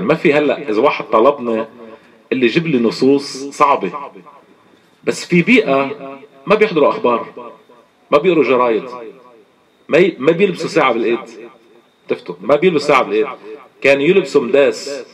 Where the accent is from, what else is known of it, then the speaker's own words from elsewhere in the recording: Iraq; 80,000 شهيد عندنا بالعراق ثورة هي